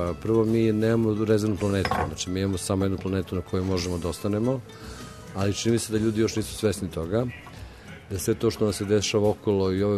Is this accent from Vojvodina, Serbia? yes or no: no; Belgrade, Serbia; Ja sam Beograđanin, 7 generacija